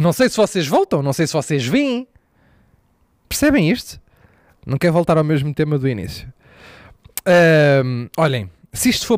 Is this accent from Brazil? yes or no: no; Lisbon, Portugal; Para já eu sou de Chelas.